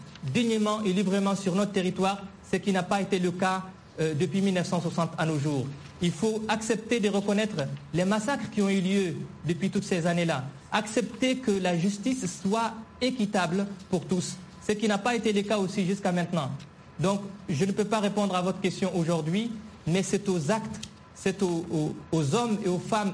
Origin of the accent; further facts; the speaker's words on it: Mali; Nous sommes des Azawadiens, nous sommes des autochtones